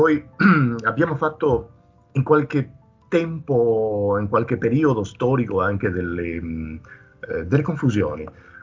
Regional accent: Uruguay; moved away; vengo dall'America Latina, precisamente dall'Uruguay.

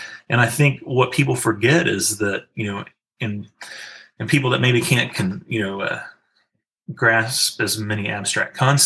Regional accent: United States; I think growing up in America, too, we grew up in a time

